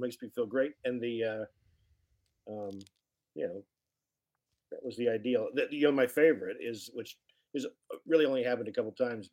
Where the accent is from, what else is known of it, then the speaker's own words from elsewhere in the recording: Battle Creek, Michigan, United States; I'm from Serial City.